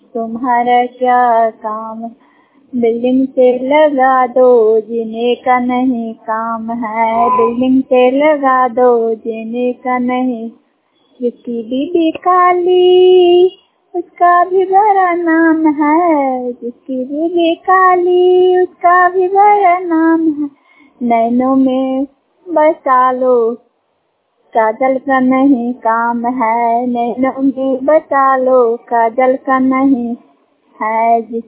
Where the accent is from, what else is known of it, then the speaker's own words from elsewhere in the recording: Dhanarua, Bihar, India; Post पधेरा, धनरुआ प्रखंड के रहने वाले हैं।